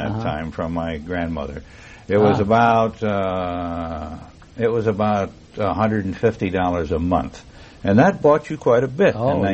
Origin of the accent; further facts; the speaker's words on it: Bay City, Michigan, United States; moved away as an adult; I started back in my hometown, which was Bay City, Michigan, and I did some announcing there on the local radio station, WBCM, and announced, did some remotes.